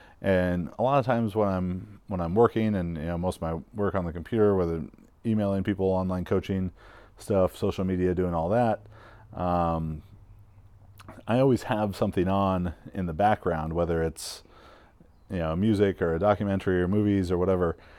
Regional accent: Irvine, California, United States; Maybe because I grew up in Irvine, I went to a high school, about a 50% Asian high school

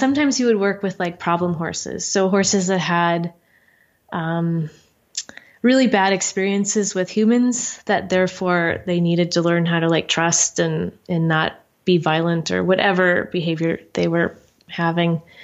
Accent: Wisconsin, United States; I grew up in Wisconsin, and I got my first horse when I was 11.

